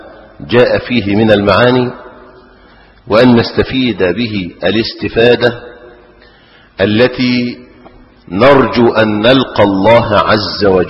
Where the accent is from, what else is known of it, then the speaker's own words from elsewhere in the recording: Egypt; طبعا احنا عندنا في مصر الآن أكثر من بلدة يقال لها طحا.